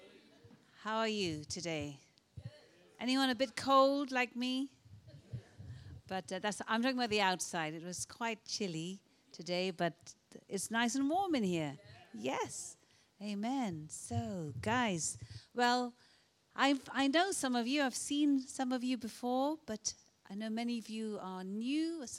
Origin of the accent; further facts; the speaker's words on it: Malaysia; also born or lived in India; I was born in Malaysia. I grew up in Malaysia and India. So I'm South Indian.